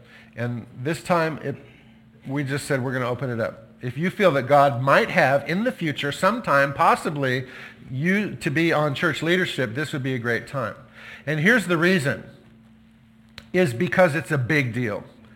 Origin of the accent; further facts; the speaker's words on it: Santa Barbara, California, United States; And I grew up in Santa Barbara. I go, I guess the beach is still in me